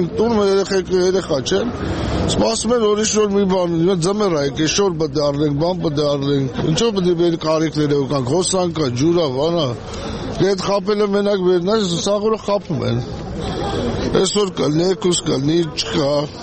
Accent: Armenia; born there; ափսոսում ենք, որ ես Հայաստանի Հանրապետությունում եմ ծնվել։

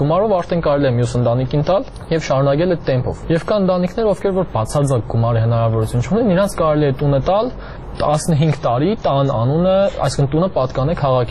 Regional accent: Gyumri, Shirak, Armenia; Իմ փորձովս եմ, էլի, ես Գյումրեցի եմ

